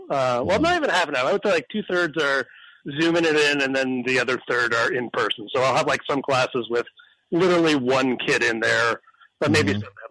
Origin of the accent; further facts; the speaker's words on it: Canada; I grew up in Canada. So I have like an, you know, I'm a little obsessed with politeness